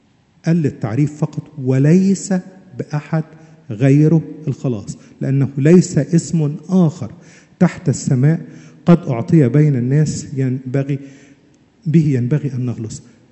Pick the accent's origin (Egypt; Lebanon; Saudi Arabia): Egypt; عارف زي ما عندنا في مصر كده يقولوا عزرائيل ما تقربش